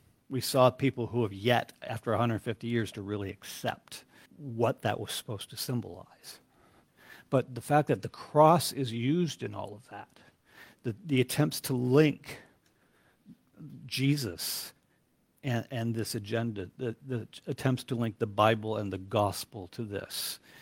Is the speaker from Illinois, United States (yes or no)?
no; Lansing, Michigan, United States; We saw what was threatened in my hometown in Lansing not many months ago